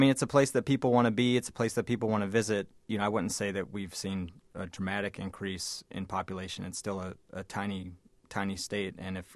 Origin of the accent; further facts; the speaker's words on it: Alaska, United States; And so I'm from the Panhandle part, which is a little bit closer to Seattle than kind of the northern part. But, you know, I went to high school in a town with, you know, where I had like a dozen kids in my graduating class and I'm from, you know, small town, Alaska.